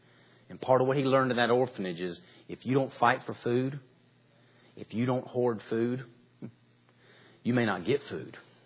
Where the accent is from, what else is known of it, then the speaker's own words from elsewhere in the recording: Georgia, United States; I grew up in Georgia